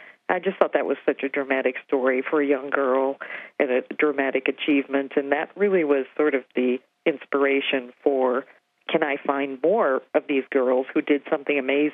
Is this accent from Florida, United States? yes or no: no; Bay City, Michigan, United States; now in Ann Arbor, United States; I am. I'm from Bay City originally, but I've lived in the Ann Arbor area for 35 years now.